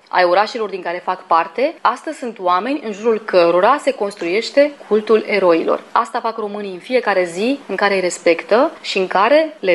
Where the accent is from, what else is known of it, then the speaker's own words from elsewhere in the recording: Romania; pentru că și noi suntem români îmbrăcați într-o uniformă.